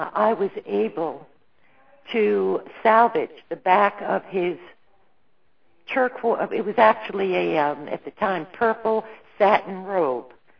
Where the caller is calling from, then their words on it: Florida, United States; I'm calling from Florida.